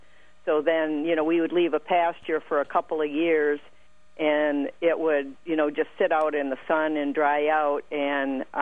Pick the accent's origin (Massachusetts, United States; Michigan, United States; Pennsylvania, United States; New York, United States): Michigan, United States; Glen Arbor; I'm from Glen Arbor, Michigan.